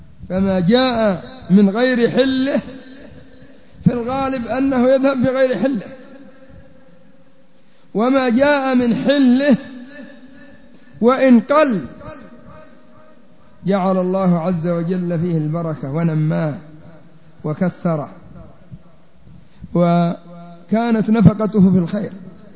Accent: Yemen; حتى المثل عندنا في اليمن يقول لك: ما كان في الماء راح في الماء

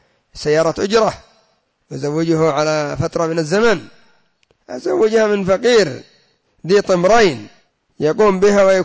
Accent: Yemen; وكان قد سموه عندنا في اليمن بالزواج السياحي

